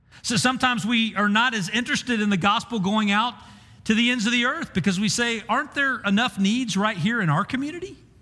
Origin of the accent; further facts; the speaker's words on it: Bartlesville, Oklahoma, United States; I grew up in Bartlesville, and if you wanted to go Christmas shopping in Bartlesville, you'd go to Tulsa.